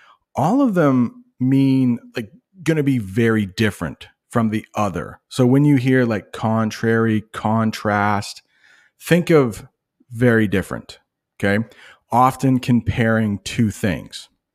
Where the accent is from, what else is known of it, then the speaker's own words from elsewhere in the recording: United States; So I'm an American guy that doesn't know much about soccer